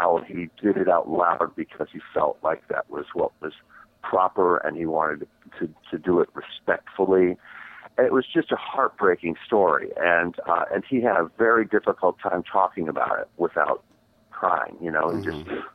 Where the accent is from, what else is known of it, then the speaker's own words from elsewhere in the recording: Shreveport, Louisiana, United States; you actually lived in my hometown of Shreveport